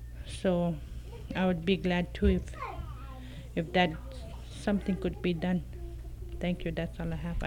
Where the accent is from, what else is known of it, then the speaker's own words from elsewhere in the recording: Kivalina, Alaska, United States; also born or lived in Point Hope / Kotzebue; now in Ambler, United States; I was born somewhere in Kivalina and was raised there, and then moved on to Point Hope and then to Kotzebue. And now I'm living at Ambler.